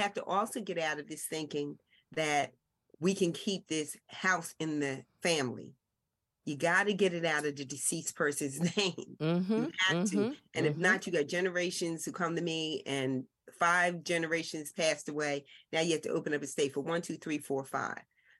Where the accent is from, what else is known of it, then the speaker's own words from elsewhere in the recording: Philadelphia, Pennsylvania, United States; first of all, I am from West Philly, born and raised.